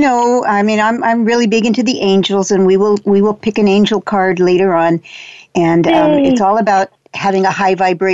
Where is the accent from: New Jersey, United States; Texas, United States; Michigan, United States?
Texas, United States; I'm a Texan, you know, we don't want to do that.